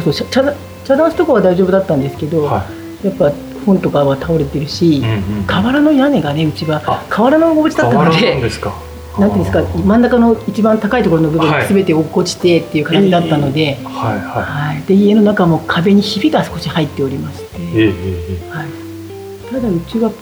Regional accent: Saitama, Japan; そして私は、ね、埼玉の方の出身のものですから、少しでもそっち側に帰った方がいいんじゃないかっていう話

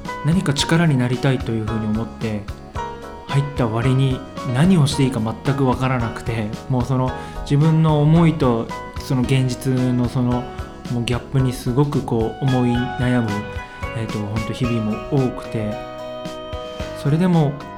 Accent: Shiroishi, Miyagi, Japan; 僕はもともと出身が宮城県の白石市で、

